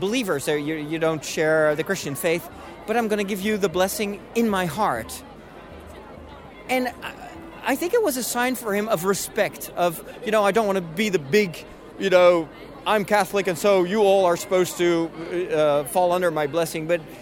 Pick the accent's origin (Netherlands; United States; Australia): Netherlands; English is a second language; No, actually not. I'm from the Netherlands, but world is international.